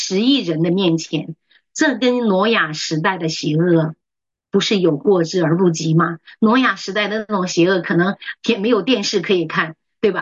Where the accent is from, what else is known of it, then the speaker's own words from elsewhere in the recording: Henan, China; moved away; 就是说，我们河南的时候哈、啊